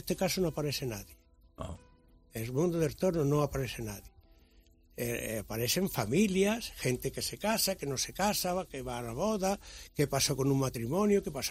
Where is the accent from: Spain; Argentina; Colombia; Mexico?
Spain; Estepa, Andalusia; Yo soy de la Andalucía profunda, por eso te digo que soy de Estepa, que es donde yo viví cuando era niño.